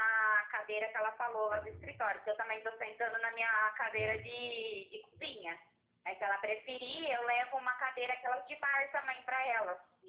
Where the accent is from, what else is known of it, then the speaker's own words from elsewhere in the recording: Araraquara, São Paulo, Brazil; eu sou daqui, de Araraquara